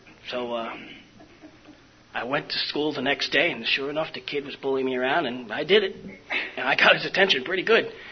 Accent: The Bronx, New York, United States; I was born and raised in the Bronx. And I had a lot of trauma events. Bronx, New York.

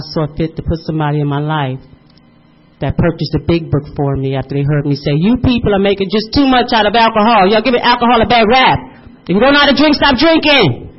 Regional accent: East Coast, United States; now in West Coast, United States; I'm from the East Coast, I'm over here on the West Coast.

